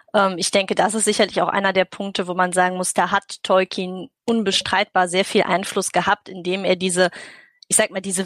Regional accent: Aachen, North Rhine-Westphalia, Germany; Auch ich komme aus Aachen

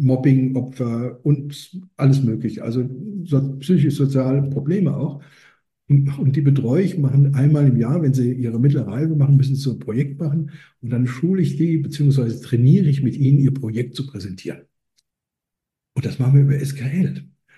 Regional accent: Hesse, Germany; Ich sage das sehr oft, ich bin Hesse.

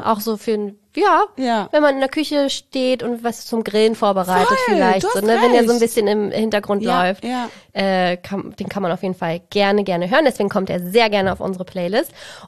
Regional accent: Greece; ich bin ja auch Griechin, Griechin bin ich.

